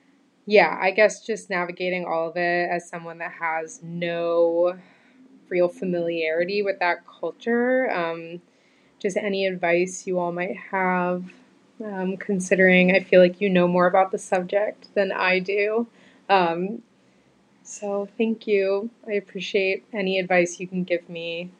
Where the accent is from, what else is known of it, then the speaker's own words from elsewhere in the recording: Boston, Massachusetts, United States; now in New York City, United States; So we live in New York City. We've been dating for a year. I am from Boston and I grew up Catholic, but not in a very intense way.